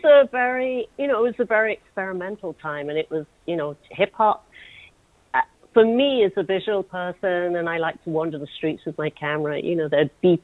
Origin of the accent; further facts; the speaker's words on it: London, United Kingdom; now in New York City, United States; I'm from London, and I only arrived in New York City in 1983